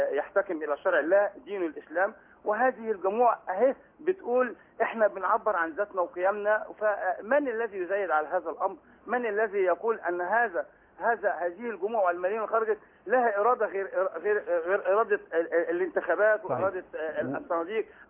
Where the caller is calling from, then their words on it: Benha, Qalyubia, Egypt; من بنها يا فندم